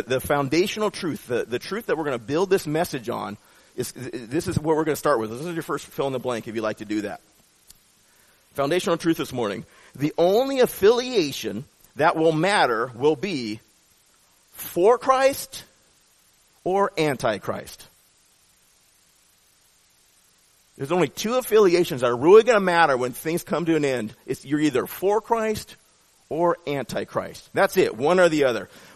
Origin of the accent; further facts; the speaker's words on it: Seattle, Washington, United States; I've told you before, I grew up in Seattle, Washington.